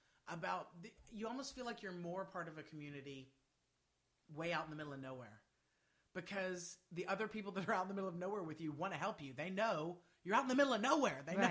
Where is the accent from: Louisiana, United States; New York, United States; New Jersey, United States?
Louisiana, United States; Lake Charles; I grew up in a city. I did. I grew up, I mean, it wasn't a big city. I grew up in Lake Charles, Louisiana.